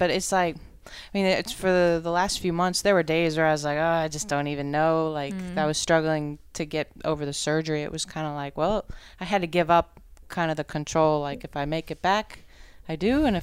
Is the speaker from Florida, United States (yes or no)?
yes; Naples, Florida, United States; from Naples, Florida.